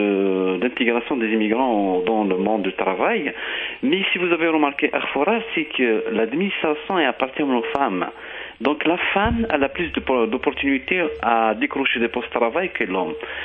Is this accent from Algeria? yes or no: yes; Algeria; on parle beaucoup des Algériens en tant que je suis algérienne